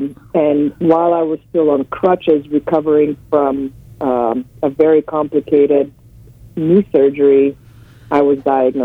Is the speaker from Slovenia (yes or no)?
yes; Slovenia; now in United States; But growing up in Yugoslavia was, and in Slovenia was magical, and I was very lucky.